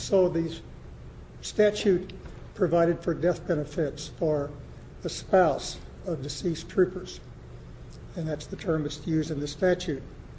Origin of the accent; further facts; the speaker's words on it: St. Louis, Missouri, United States; from St. Louis